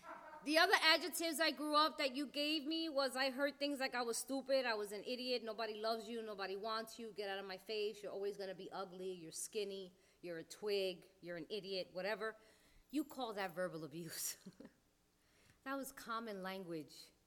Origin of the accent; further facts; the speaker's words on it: New York, United States; also born or lived in Puerto Rico; We're Puerto Ricans. We're from New York. I spend half the year in New York, half the year in Puerto Rico.